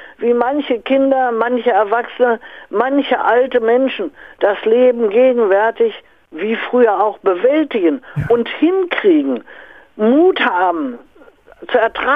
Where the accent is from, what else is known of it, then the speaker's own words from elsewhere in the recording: Aachen, North Rhine-Westphalia, Germany; natürlich sage ich als Aachener, ausgetreten